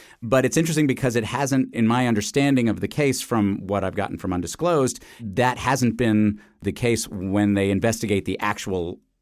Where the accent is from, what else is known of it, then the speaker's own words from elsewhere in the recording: New York City, New York, United States; Well, interestingly, I grew up in New York City where all of those normal teenage societal bonds don't really exist. You go to a massive school full of thousands of kids.